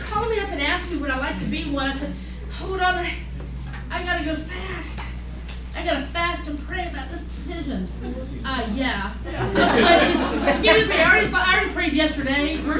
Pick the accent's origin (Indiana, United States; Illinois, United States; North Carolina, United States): North Carolina, United States; I'm from North Carolina, and yes, I drove here.